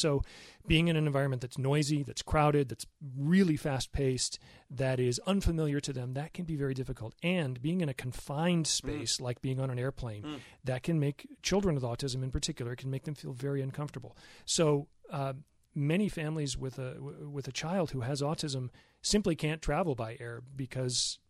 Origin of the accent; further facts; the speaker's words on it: San Diego, California, United States; now in Idaho, United States; I grew up in San Diego.